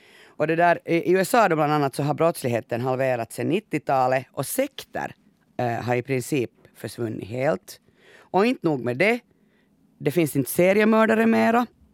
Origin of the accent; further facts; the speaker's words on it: Finland; Men vi är ju finlandssvenskar med Janne.